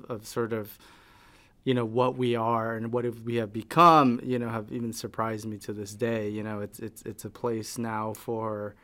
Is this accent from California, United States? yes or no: yes; San Jose, California, United States; being born and raised in San Jose, you know, my whole life, I frequented that alley, you know, in my youth.